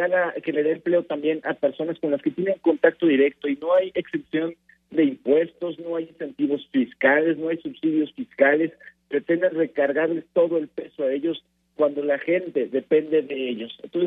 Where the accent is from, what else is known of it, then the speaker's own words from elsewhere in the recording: Mexico; como cualquier mexicano